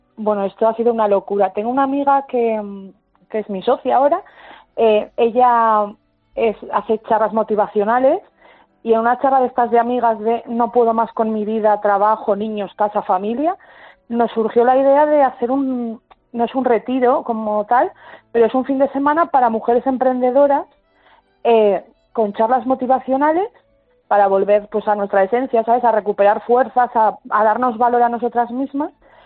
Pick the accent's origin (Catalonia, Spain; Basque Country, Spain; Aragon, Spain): Aragon, Spain; Huesca; Bueno, yo soy de Huesca.